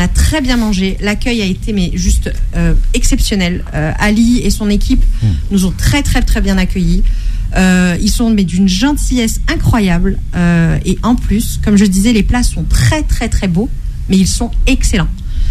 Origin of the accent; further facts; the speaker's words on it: Avignon, Provence-Alpes-Côte d'Azur, France; moi je suis originaire d'Avignon. Donc les petites rues pavées, tout ça, trop mignon.